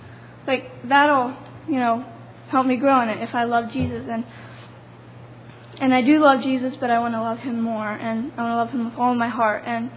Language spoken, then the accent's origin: English; Lewisburg, Pennsylvania, United States; I'm from Lewisburg, Pennsylvania.